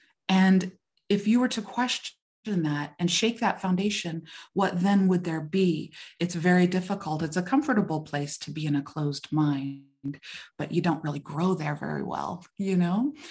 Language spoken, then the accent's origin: English; Gallup, New Mexico, United States; born there; For example, I was born in Gallup, New Mexico, on the Navajo Reservation in the 70s, actually 1970. So I'm a Gen X. My father is full-blood Navajo.